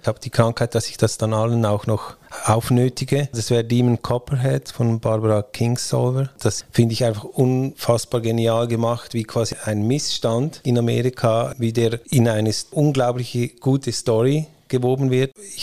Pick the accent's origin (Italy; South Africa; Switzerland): Switzerland; Ich bin Schweizer, also ich meine.